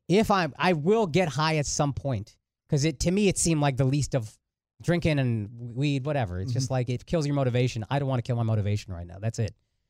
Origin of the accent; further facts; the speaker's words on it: Plano, Texas, United States; also born or lived in Frisco / Dallas / Houston; I grew up in Plano and then I moved to Frisco when I was in 11th grade in 2000. So like still small Frisco. And then we moved from there in like 2005, 2006 and lived in Dallas for like 10 years.